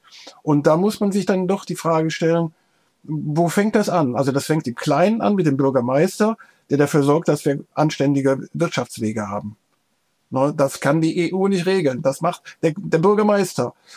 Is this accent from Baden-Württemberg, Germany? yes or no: no; North Rhine-Westphalia, Germany; Ich fühle mich als Rheinländer, noch nicht mal mehr als Rheinland-Westfalen, sondern als Rheinländer, weil ich sehe von hier vom Fenster aus den Kölner Dom.